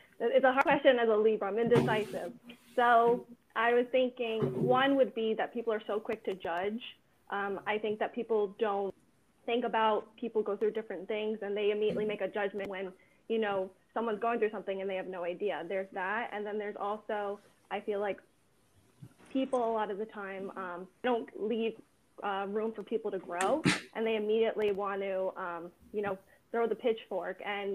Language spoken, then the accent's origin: English; New Jersey, United States; So I grew up in New Jersey.